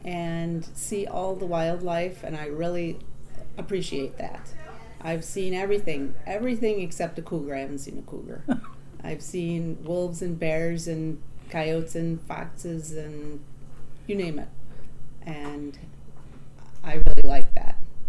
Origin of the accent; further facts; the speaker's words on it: Menominee, Michigan, United States; I was born in Menominee, Michigan, in a hospital, and was raised on a dairy farm.